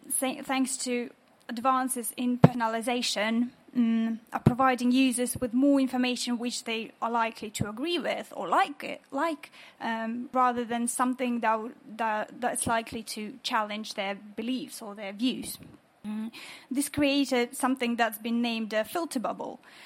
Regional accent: Kazakhstan; now in London, United Kingdom; I'm originally from Kazakhstan, but currently I'm studying at the London School of Economics

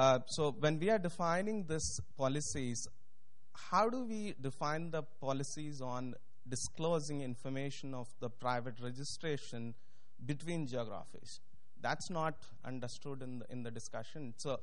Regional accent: India; English is a second language; I come from India.

